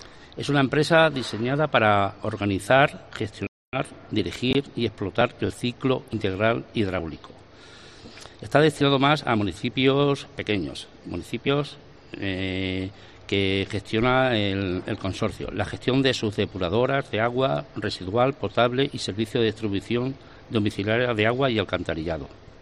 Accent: Almuradiel, Castilla-La Mancha, Spain; En mi pueblo, en Almuradiel.

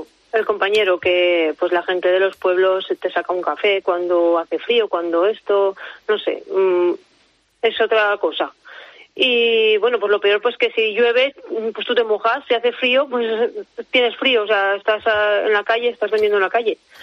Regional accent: Magallón, Aragon, Spain; now in Borja, Spain; yo vivo en un pueblo en Magallón, vivo en Borja, pero soy de Magallón.

